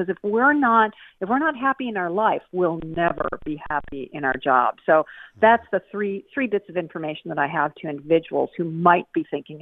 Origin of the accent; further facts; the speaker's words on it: United States; accent: American; I think Americans, and I am one, as you can tell by my accent, I think Americans are getting really frustrated.